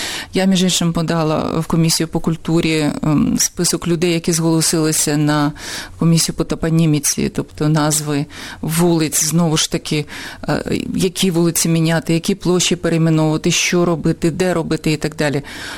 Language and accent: Ukrainian; Kyiv, Ukraine; тому що ми кияни, серед нас є корінні кияни в третьому поколінні